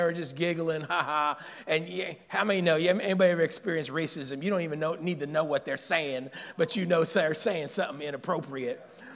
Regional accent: Sacramento, California, United States; I grew up here in South Sacramento.

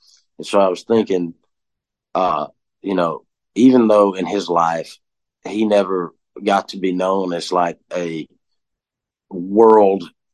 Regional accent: Georgia, United States; But I'm from the South. I'm from Georgia, so I look for the Southern Star.

